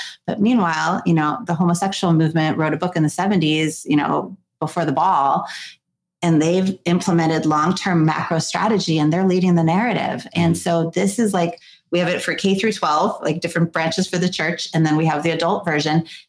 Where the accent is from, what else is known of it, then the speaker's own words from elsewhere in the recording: Florida, United States; You know, I'm also from Florida